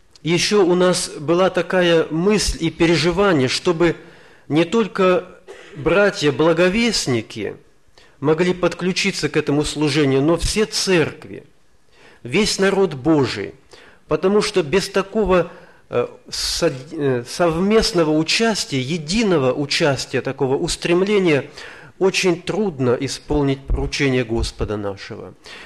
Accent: Siberia, Russia; Мы из Сибири. Сибирь по территории очень большая. Это на западе Омская область. Омская область.

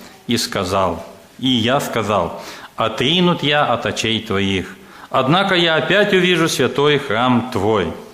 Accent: Moldova; first language Moldovan; Russian is a second language; Я молдаван, родился в Молдавии, жил среди молдаван, учился в молдавской школе, теперь проповедую на русском. Если у меня акцент не совпадает или что-то не точно, простите меня, я мысли по-молдавски перевожу на русском.

